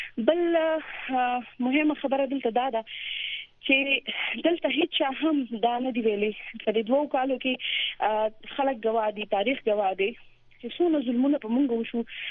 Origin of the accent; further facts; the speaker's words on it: Mardan, Khyber Pakhtunkhwa, Pakistan; زه قبایلی نه یم زه د مردان یم